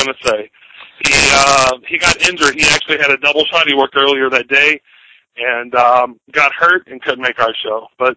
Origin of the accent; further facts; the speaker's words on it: Louisville, Kentucky, United States; I grew up in Louisville, Kentucky, and I was born and bred on Memphis Wrestling, USWA.